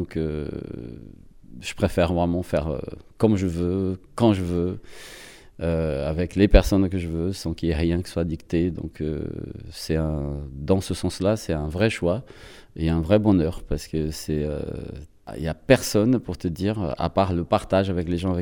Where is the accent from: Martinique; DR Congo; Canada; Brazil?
Brazil; French is a second language; now in France; À chaque fois que je dis quelque part, je suis brésilien